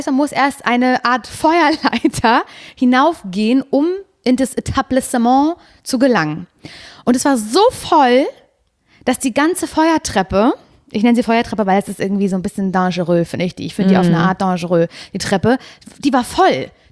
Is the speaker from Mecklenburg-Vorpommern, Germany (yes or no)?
yes; Parchim, Mecklenburg-Vorpommern, Germany; Ich war vor einiger Zeit in meiner Heimatstadt Parchim.